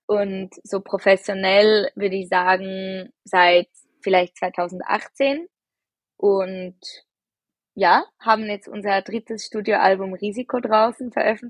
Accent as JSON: {"language": "German", "region": "Zurich", "country": "Switzerland", "said": "Wir sind aus Zürich."}